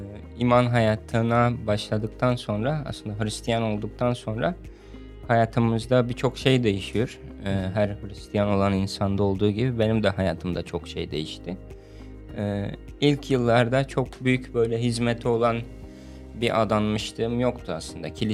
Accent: Diyarbakır, Diyarbakır Province, Turkey; born there; now in Antalya, Turkey; 91 yılında Diyarbakır'da doğdum. 8 yıldır Antalya'da yaşıyorum. Burada Kale 2 Kilisesi'nde pastörlük yapıyorum ve 16 yıldır İsa'yı takip etmeye çalışıyorum

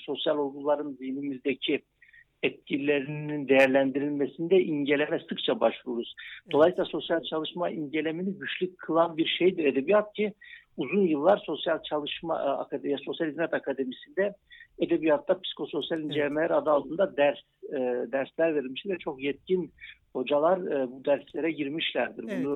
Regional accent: Istanbul, Turkey; born there; Kısaca şöyle diyeyim, İstanbul doğumluyum ben. Türkiye'nin farklı illerinde öğrenim gördüm.

